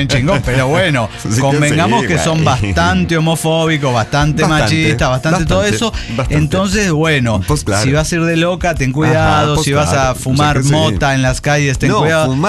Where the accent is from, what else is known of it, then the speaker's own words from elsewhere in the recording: Guanajuato, Mexico; soy de Guanajuato.